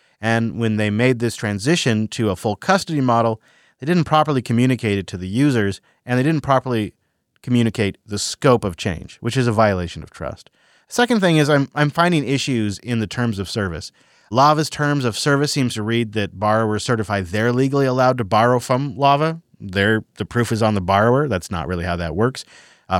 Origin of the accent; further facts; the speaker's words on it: Washington, United States; they're probably not legally allowed to operate in my home state of Washington.